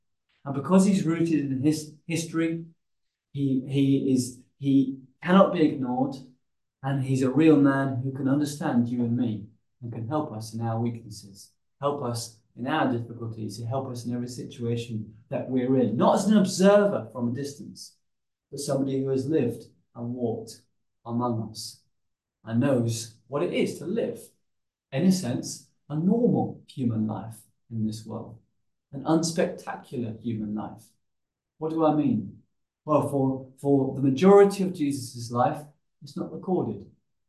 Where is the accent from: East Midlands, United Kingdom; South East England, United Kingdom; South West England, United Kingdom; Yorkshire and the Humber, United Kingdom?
South West England, United Kingdom; Bath; born there; I was born in Bath in England. I have a particular place where I was born, a place I grew up, and then we moved around, and then we went to here